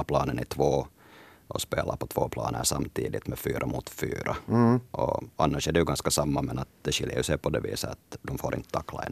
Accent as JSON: {"language": "Swedish", "region": "Uusimaa", "country": "Finland", "tie": "born or raised there", "said": "Jag växte upp i Västnyland utan möjlighet att spela ishockey då i tiden."}